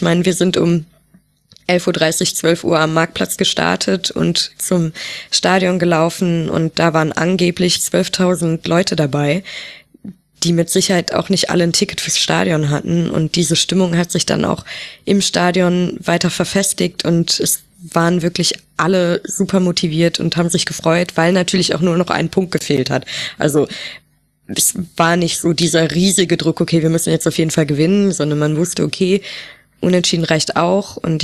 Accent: Düsseldorf, North Rhine-Westphalia, Germany; Also ich komme ja aus Düsseldorf

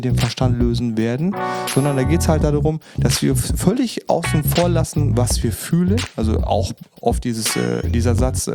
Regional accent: North Rhine-Westphalia, Germany; born there; now in Düsseldorf, Germany; Ich bin 42 Jahre alt, wohnhaft in Düsseldorf, gebürtiger Sauerländer.

